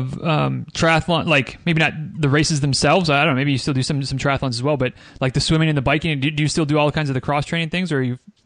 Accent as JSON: {"language": "English", "region": "Michigan", "country": "United States", "said": "Yeah, I'm from Northern Michigan."}